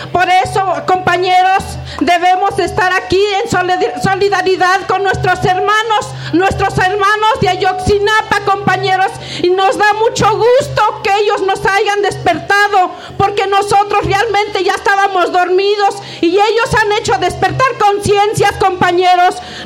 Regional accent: Hidalgo, Mexico; porque yo soy de Hidalgo, déjenme decirles

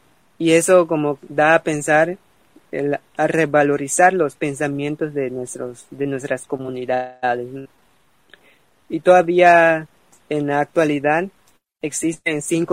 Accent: Xpichil, Quintana Roo, Mexico; soy del estado de Quintana Roo, específicamente de la comunidad de Xpichil, del municipio de Felipe Carrillo Puerto.

